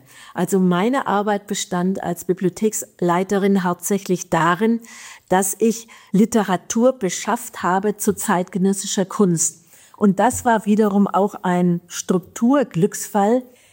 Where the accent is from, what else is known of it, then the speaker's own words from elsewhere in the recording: Bamberg, Bavaria, Germany; born there; also born or lived in Nuremberg; Also ich bin geboren in Bamberg, wie gesagt 1941.